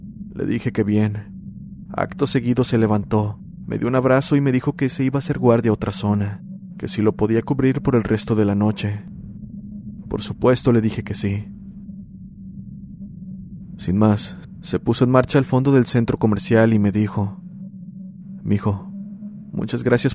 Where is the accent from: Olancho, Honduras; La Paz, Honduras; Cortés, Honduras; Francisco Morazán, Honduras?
La Paz, Honduras; Soy de Honduras, de un lugar que se llama La Paz, y comencé a pasar por este tipo de situaciones cuando estaba en quinto grado.